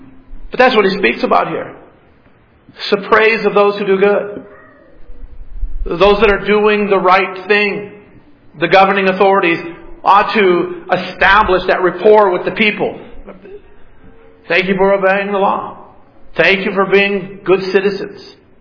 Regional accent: Detroit, Michigan, United States; I grew up in the 60s, and in the 60s, growing up in Detroit, we had the Detroit riots.

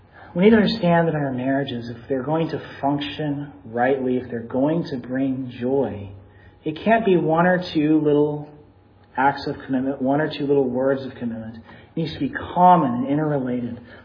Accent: Texas, United States; I come from Texas. I most recently lived in San Antonio.

